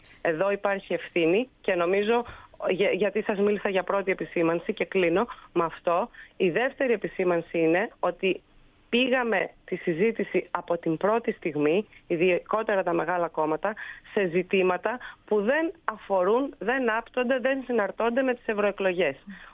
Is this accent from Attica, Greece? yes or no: no; Volos, Thessaly, Greece; Εγώ είμαι από τη Θεσσαλία, είμαι από το Βόλο.